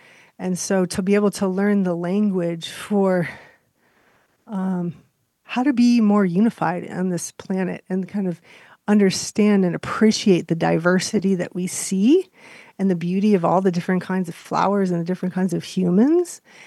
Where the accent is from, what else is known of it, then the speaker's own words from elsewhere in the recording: Pueblo, Colorado, United States; I grew up in Pueblo, and at the time it was a very different place than it is now, but it was pretty safe.